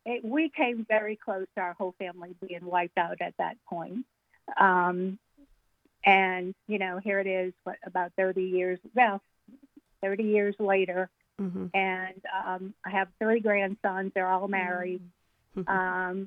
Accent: New Orleans, Louisiana, United States; I lived in New Orleans. I'm from New Orleans.

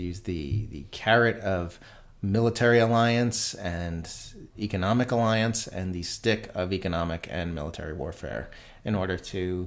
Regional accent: United States; because as an American, what I learned in school was that there are all these different countries

